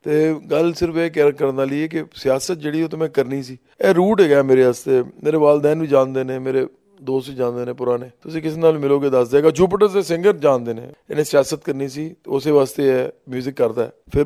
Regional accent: Lahore, Punjab, Pakistan; ਲਾਹੌਰ ਦਾ ਹੀ ਹਾਂ ਮੈਂ, ਪ੍ਰੋਪਰ ਲਾਹੌਰ ਸ਼ਹਿਰ ਦਾ ਵਾਸੀ ਹਾਂ। ਮੇਰੇ ਵਾਲਿਦ ਸਾਹਿਬ ਦੀ ਜਿਹੜੀ ਫੈਮਿਲੀ ਹੈ, ਮੇਰੇ ਦਾਦਾ ਪੜਦਾਦਾ, ਜਿੱਥੋਂ ਤੱਕ ਅਸੀਂ ਜਾਂਦੇ ਹਾਂ ਤਾਂ ਸਾਰੇ ਲਾਹੌਰ ਦੇ ਸਨ। ਇਸ ਵਾਸਤੇ ਅਸੀਂ ਤਾਂ ਇਸ ਮਾਮਲੇ 'ਚ ਤਾਂ ਪੱਕੇ ਲਾਹੌਰੀ ਹੈਗੇ ਹਾਂ।

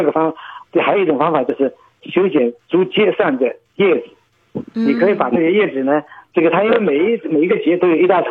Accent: China; 我们中国人喜欢讲修竹

